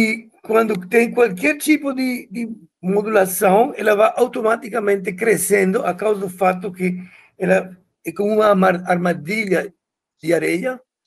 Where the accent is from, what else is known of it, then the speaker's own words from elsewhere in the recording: Bogotá, Colombia; Portuguese is a second language; moved away as an adult; also born or lived in Cuba / Germany / Paris; Eu venho da América do Sul. Eu nasci em Cuba e fui criado em Bogotá, mas depois fiz os estudos de física na Alemanha, fiz doutorado em Colônia.